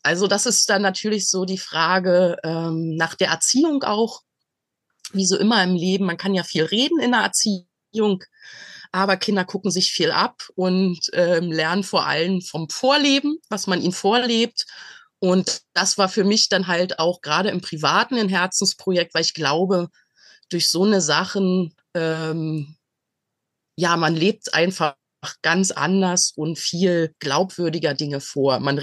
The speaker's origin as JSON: {"language": "German", "region": "Berlin", "country": "Germany", "tie": "born or raised there", "said": "Ich bin gebürtige Berlinerin. Als die Mauer gefallen ist, war ich noch in der Grundschule, auch im Ostteil der Stadt."}